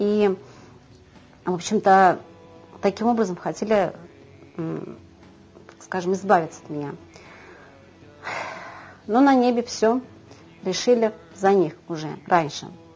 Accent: Ufa, Bashkortostan, Russia; я из Уфы.

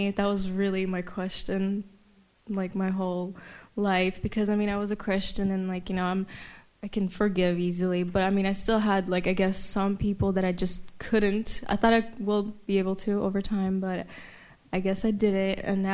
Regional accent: Oregon, United States; I'm from Oregon.

